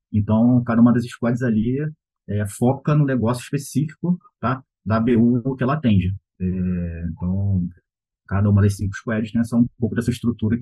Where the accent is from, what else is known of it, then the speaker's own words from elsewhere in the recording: Rio de Janeiro, Brazil; sou carioca, 43 anos, casado, uma filhinha de 6 anos